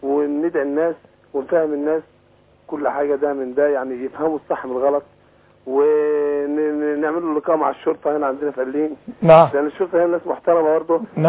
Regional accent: Egypt; انا سافرت بره كانوا بيغيروا مننا ان احنا مصريين

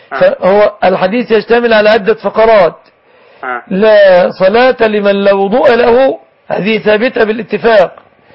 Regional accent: Egypt; بلادنا مصر

